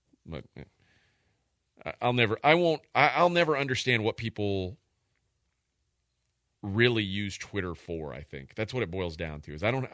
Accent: Houston, Texas, United States; also born or lived in Bay City / Austin / Nashville; I grew up here. I was born in Bay City, Texas. I mean, I've obviously been around a lot of different places. I was in Austin for a long time. I was in the Army. I was in Nashville for a long time.

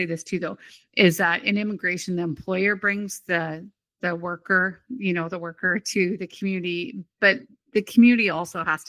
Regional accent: Canada; which came so natural to us as being Canadian.

